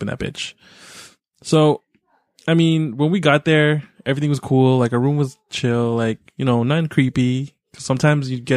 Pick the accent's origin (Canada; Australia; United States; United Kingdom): Canada; Because we're Canadian.